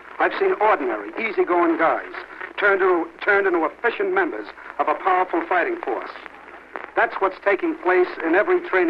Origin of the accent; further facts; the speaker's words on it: New York, United States; I was born and raised in New York. I used to think America was a suburb of New York.